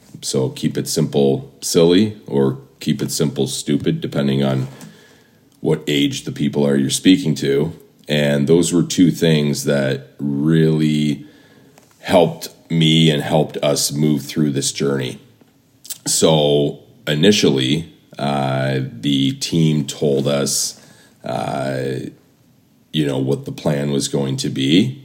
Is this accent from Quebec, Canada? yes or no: no; Windsor, Ontario, Canada; now in United States; I am proudly born and raised in Windsor, Ontario, and I currently live in the United States.